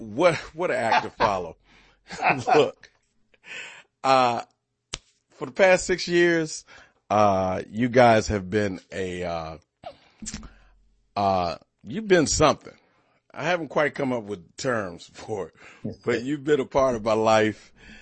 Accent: Washington, District of Columbia, United States; I tell people all the time I'm from Georgia, but I'm from Georgia Avenue in D.C. That's the Georgia I'm from.

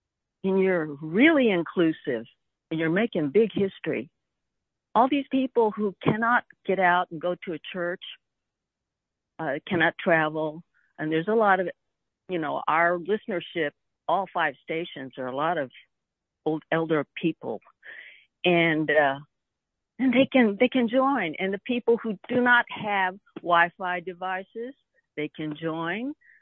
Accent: Houston, Texas, United States; I'm from Houston, KPFT, long-term member.

